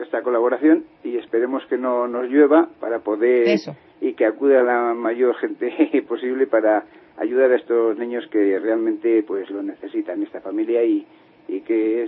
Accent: Bercianos del Real Camino, Castile and León, Spain; De Bercianos del Real Camino.

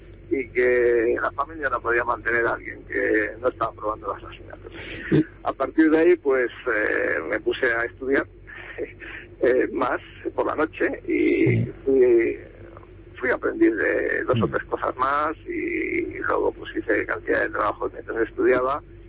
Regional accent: Barcelona, Catalonia, Spain; also born or lived in Valencia / United States; now in Madrid, Spain; tengo la soltura en catalán. En la época en que yo estudiaba, solamente se estudiaba en castellano. Sí. Y luego salí de Barcelona para vivir en Valencia, luego estuve viviendo en Estados Unidos

